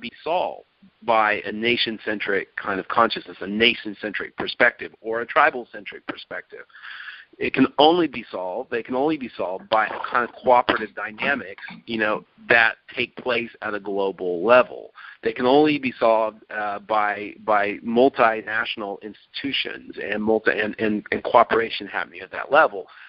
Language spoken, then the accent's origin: English; United States; I still consider myself an American. I am an American. I'm culturally conditioned by being America. I'm sometimes proud of my country.